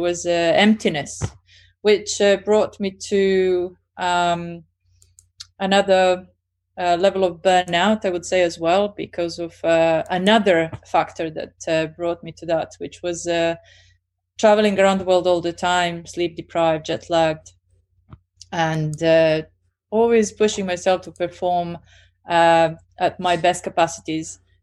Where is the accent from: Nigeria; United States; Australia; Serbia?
Serbia; moved away as an adult; now in London, United Kingdom; I was born and raised in Serbia until I was just finishing my uni, and then traveled with my parents all over the places and lived in various countries, and then went back to Serbia, and then I ended up in UK, where I am now a full-time resident and British, so Serbo-British.